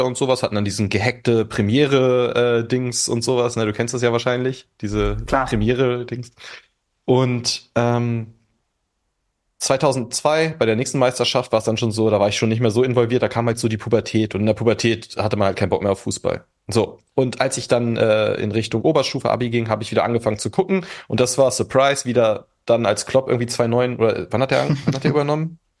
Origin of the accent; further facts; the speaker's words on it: Northern Germany, Germany; ich komme aus dem Norden